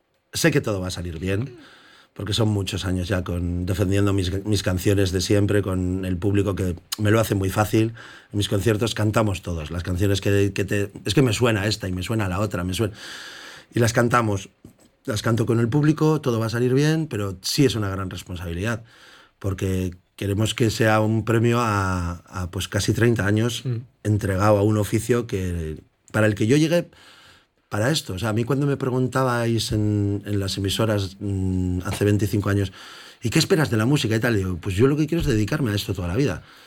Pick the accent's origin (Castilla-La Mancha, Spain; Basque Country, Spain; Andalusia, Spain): Basque Country, Spain; Bilbao; Mi tierra es Indauchu. Pero yo presumo de ser bilbaíno de Chueca y mangurrino extremeño, porque vivo orgullosamente en la tierra más maravillosa, a nada de Portugal